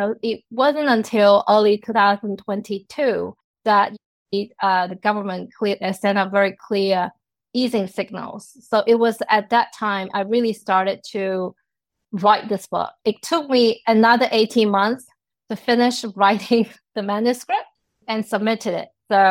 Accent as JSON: {"language": "English", "country": "China", "tie": "born or raised there", "moved": "as an adult", "said": "I was born and raised in China and then studied in law in both China and the United States, and then practice law in both US, Europe, and Asia before I became an academic."}